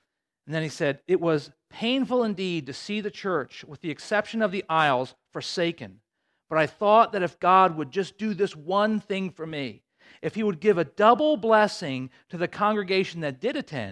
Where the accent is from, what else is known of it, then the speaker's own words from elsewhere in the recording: Towson, Maryland, United States; Right now, there's the church that I grew up in Towson.